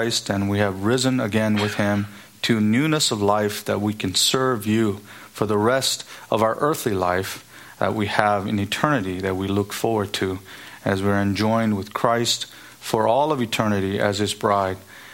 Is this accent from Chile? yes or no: no; California, United States; We're from Southern California.